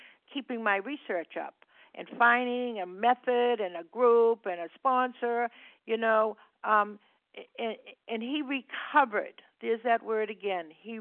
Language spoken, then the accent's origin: English; Massachusetts, United States